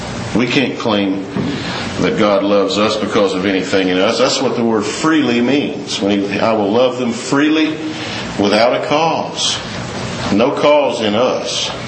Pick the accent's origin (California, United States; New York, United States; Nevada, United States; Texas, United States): Texas, United States; And I'm from Texas.